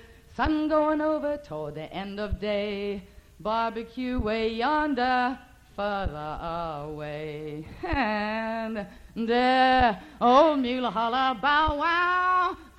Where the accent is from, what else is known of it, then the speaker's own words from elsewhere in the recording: Michigan, United States; I'm from Michigan, and we say Louisiana.